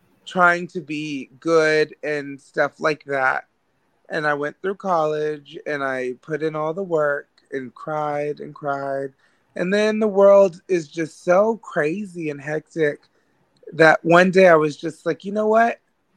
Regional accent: Arkansas, United States; Most like, but I'm from Arkansas, so.

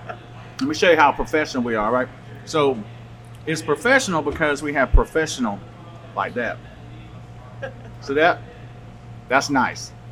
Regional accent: the South, United States; now in Iowa, United States; So growing up in the South is so much different than here in Iowa

